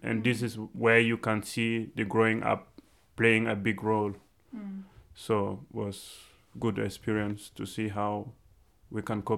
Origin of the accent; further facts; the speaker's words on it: Burkina Faso; now in Austria; I'm from Burkina Faso in the Sahel region in West Africa and living in Austria since a couple of years.